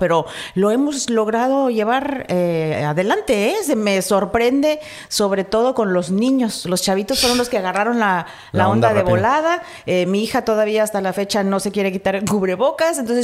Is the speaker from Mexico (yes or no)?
yes; Ciudad Valles, San Luis Potosí, Mexico; Nací en Ciudad Valle, San Luis Potosí, que es en la Huasteca Potosina, y ahí crecí, ahí me crié hasta que pude irme a San Luis Potosí, a la capital, a estudiar la carrera de comunicación